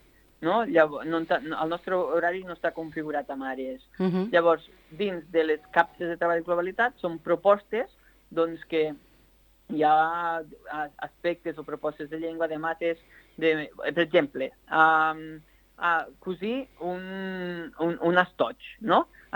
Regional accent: Vimbodí, Catalonia, Spain; jo soc de Vimbodí, de poble, i allà sempre estàvem barrejats.

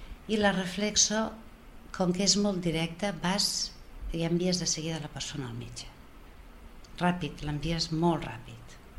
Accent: Barcelona, Catalonia, Spain; soc de Barcelona i conec més gent, més escoles.

